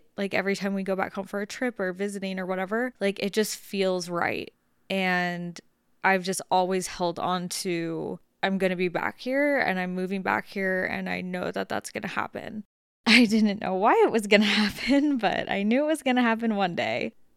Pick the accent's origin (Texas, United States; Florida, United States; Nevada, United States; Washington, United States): Nevada, United States; Las Vegas; hi, I'm born and raised in Las Vegas, multiple generations back, which is something about me that like is one of my favorite things in the entire world. I'm literally love that I'm from there.